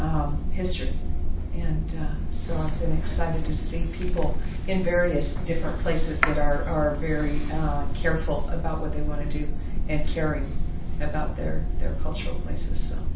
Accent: Oregon, United States; also born or lived in Arizona; now in Vancouver, United States; I grew up in Eastern Oregon, and spent about 20 years in Arizona.

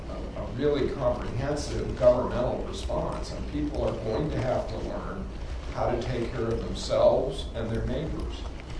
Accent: Florida, United States; But I came from Florida, and before there was Katrina, there was Hurricane Andrew.

